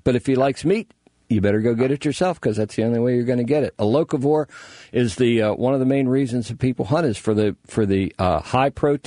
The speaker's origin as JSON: {"language": "English", "town": "Berlin", "region": "Pennsylvania", "country": "United States", "tie": "born or raised there", "said": "No, I grew up in Berlin."}